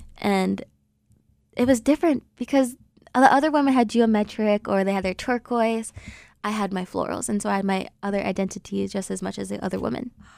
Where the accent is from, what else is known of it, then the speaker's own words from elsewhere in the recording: United States; I feel all the more proud that I am Native American and that I'm enrolled in Lehtik Band of Ojibwe, and I'm a U.S. citizen